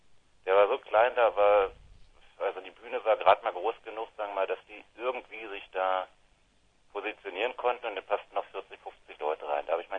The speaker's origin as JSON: {"language": "German", "region": "Berlin", "country": "Germany", "lives_now": "Düsseldorf, Germany", "said": "also ich wohne ja nicht mehr in Berlin. Du hast ja auch die ganze Zeit gesagt … aus Berlin. Stimmt ja, ich komme aus Berlin."}